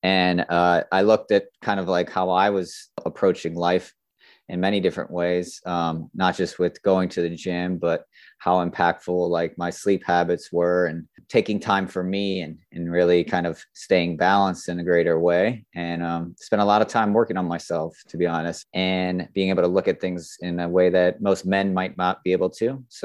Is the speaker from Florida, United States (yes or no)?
yes; Florida, United States; I grew up in Florida, South Florida to be exact. It's nice because it's nice and warm down there all the time.